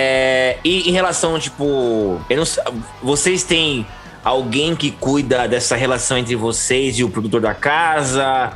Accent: Minas Gerais, Brazil; now in Tocantins, Brazil; Eu sou de Minas Gerais. Tô em Tocantins.

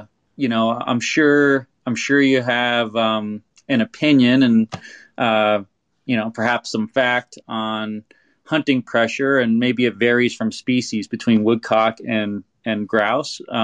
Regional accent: New York, United States; So being a New Yorker and hunting in the Northeast

